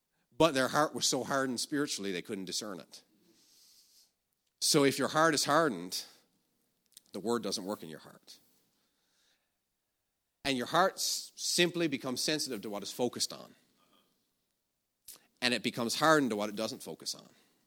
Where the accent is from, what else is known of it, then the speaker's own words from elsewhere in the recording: Newfoundland and Labrador, Canada; Where I grew up in Newfoundland for years, you could probably go away on vacation, leave the car doors, everything unlocked.